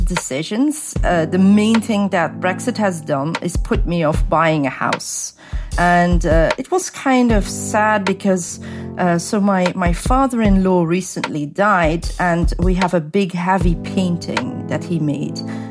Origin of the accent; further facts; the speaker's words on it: Belgium; now in United Kingdom; Originally, I'm from Belgium. I grew up in Belgium. I moved to the UK first in 2011.